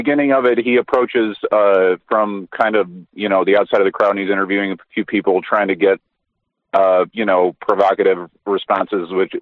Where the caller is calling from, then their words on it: Toledo, Ohio, United States; I'm calling from Toledo, Ohio.